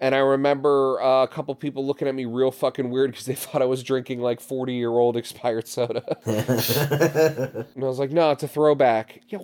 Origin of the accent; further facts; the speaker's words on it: New Jersey, United States; we all knew, like, growing up in Jersey, we all knew, like, a kid just like Dan was talking about